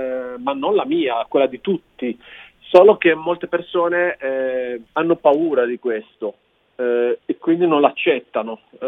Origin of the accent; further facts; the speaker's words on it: Apulia, Italy; l'antefatto è che sono pugliese, che spiega tutto